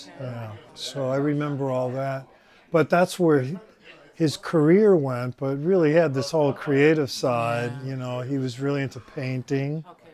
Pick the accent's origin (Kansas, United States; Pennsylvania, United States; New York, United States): New York, United States; Bronx; born there; And then, of course, I was born in Westchester Square Hospital, and it's still there.